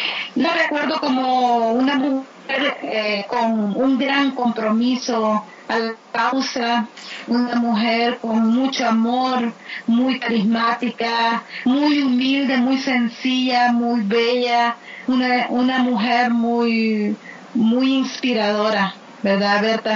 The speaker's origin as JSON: {"language": "Spanish", "country": "El Salvador", "said": "tenemos raíces comunes, pues somos de El Salvador también"}